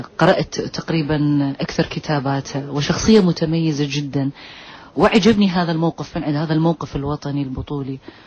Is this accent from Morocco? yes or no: no; Iraq; أنا كامرأة عراقية أتحدث ولست كفنانة